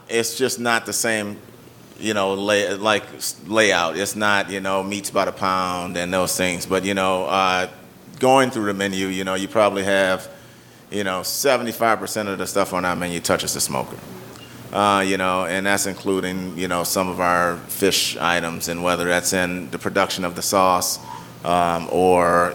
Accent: New Orleans, Louisiana, United States; now in Chicago, United States; Well, I grew up in New Orleans. And so I grew up in the South. I've been in Chicago now for 20 years, so I'm one of y'all.

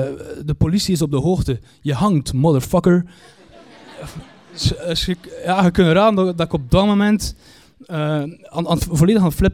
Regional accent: Kortrijk, West Flanders, Belgium; ik kom uit Kortrijk en Kortrijk is zo groot...

